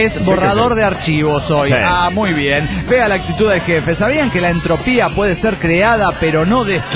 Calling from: Buenos Aires, Argentina; de Buenos Aires, Argentina.

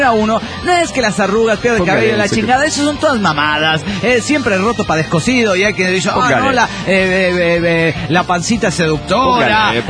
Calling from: Antigua, Sacatepéquez, Guatemala; No, de Antigua, Guatemala.

